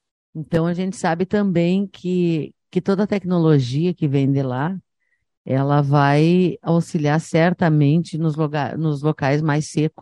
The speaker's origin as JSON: {"language": "Portuguese", "town": "Tupanciretã", "region": "Rio Grande do Sul", "country": "Brazil", "tie": "born or raised there", "said": "fala na minha cidade natal, que é Tupanciretã"}